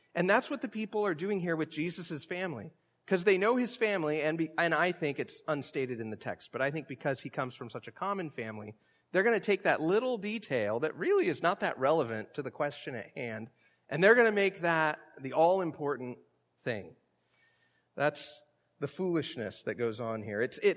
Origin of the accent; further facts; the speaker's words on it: West Coast, United States; I grew up on the West Coast, and I don't need anybody knowing the stories of what I did in high school and college. So that's why I'm out here in Virginia.